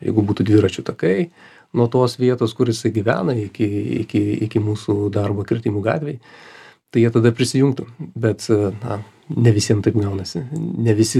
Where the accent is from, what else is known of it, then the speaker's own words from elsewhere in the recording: Vilnius, Vilnius County, Lithuania; aš kaip vilnietis galėčiau pasakyti